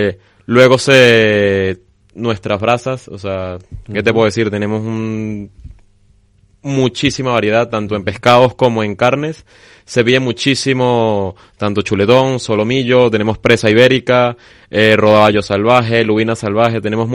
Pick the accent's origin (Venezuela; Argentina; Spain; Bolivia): Venezuela; de vivir ya en diferentes países y trabajar en diferentes países y concuerdo con Diego, la cocina española, yo siendo venezolano y de orígenes portugueses